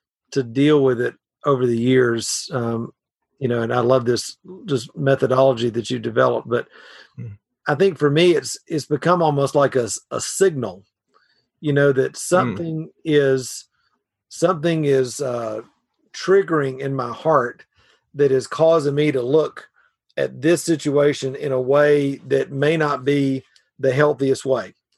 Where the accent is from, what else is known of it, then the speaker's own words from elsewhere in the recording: Georgia, United States; Now, you know, we're country people, you know, we're from Georgia originally.